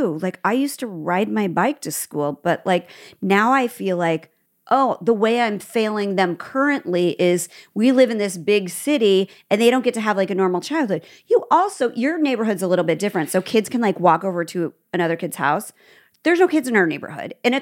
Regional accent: Midwest, United States; We grew up in the Midwest and it wasn't fancy places like Chicago, okay?

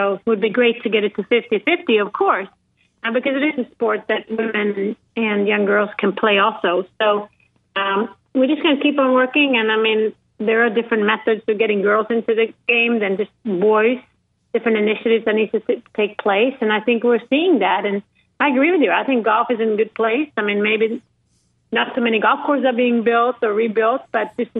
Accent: Sweden; growing up in Sweden, we had a golf club, and it was 10 to 15 boys, and there were two girls.

